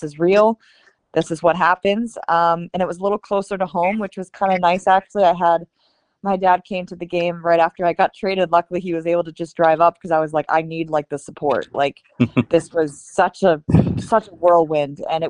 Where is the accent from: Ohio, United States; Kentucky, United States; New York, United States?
New York, United States; it's because of the way I grew up in Western New York for sure.